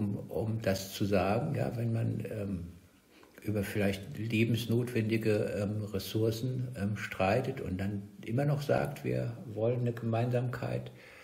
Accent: Frankfurt, Hesse, Germany; born there; ich komme aus Frankfurt gebürtig und von daher bin ich absolut gewohnt, dass es da die verschiedensten Grüppchen und so gibt.

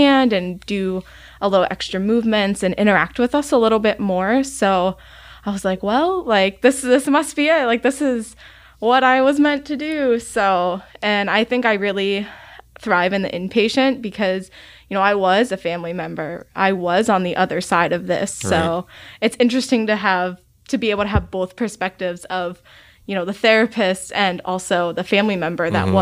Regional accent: Pittsburgh, Pennsylvania, United States; No, I'm from Pittsburgh.

